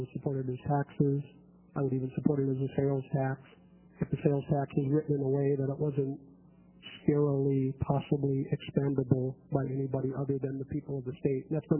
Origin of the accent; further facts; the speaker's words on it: Portland, Oregon, United States; I'm a teacher from Portland. I made that career change 5 years ago.